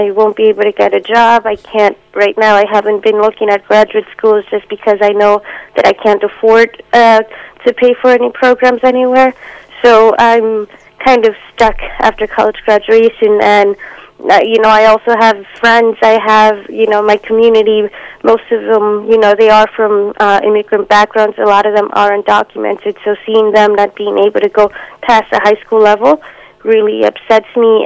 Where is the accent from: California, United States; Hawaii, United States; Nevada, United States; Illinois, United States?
Illinois, United States; Chicago; Yes, I'm originally from the Chicago area, yes.